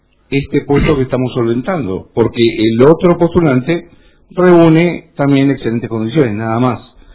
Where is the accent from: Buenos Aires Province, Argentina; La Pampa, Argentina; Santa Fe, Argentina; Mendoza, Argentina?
Buenos Aires Province, Argentina; La Plata; now in Puerto Madryn, Argentina; Yo, de hecho, nací en la ciudad de La Plata y pude ser empleado en la ciudad de Puerto Madryn, viniendo de la ciudad de La Plata, y desarrollé toda mi carrera acá, siendo bonaerense.